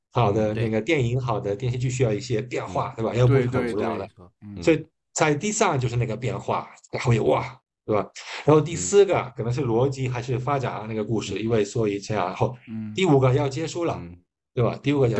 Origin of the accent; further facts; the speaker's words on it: Galicia, Spain; 地方，来自西班牙、加利西亚